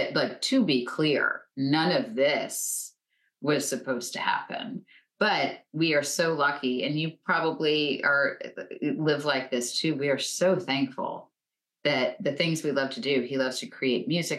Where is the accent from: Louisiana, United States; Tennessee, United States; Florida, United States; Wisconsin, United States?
Florida, United States; I grew up in Florida, on the west coast of Florida.